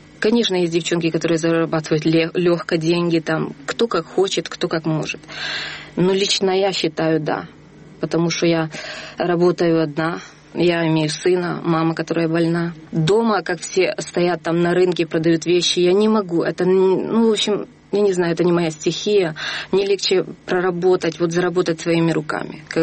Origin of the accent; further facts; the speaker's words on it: Ukraine; И вот смотрите, вот я с Украины.